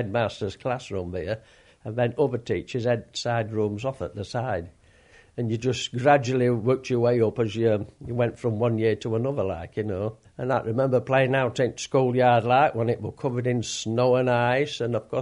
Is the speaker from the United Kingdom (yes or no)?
yes; Ollerton Bywater, Yorkshire and the Humber, United Kingdom; born there; I'm 71 years old and I was born in Ollerton Bywater, Victoria Street.